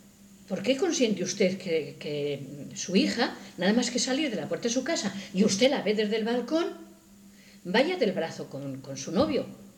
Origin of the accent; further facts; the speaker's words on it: Castilla-La Mancha, Spain; Por ejemplo, en mi tierra, por allí cerca de Guadalajara, a 3 kilómetros a lo mejor